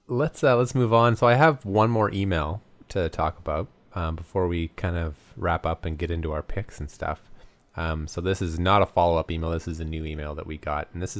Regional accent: Alberta, Canada; I'm sure people from Lethbridge will be mad if I say that, but I am a fellow Southern Albertan, and I can say it.

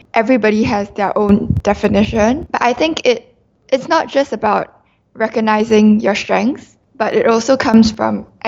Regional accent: Singapore; I'm from Singapore

